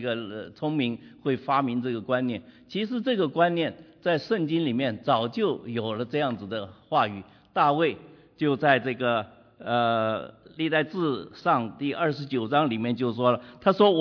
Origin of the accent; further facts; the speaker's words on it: Taiwan; moved away as an adult; also born or lived in Chongqing, China; now in United States; 我是在二战的时候生在重庆。第二句话，我说我是长在台湾的美国人，我在台湾受我主要的教育，从小学一直到大学，以后我就来到美国，现在我们在美国。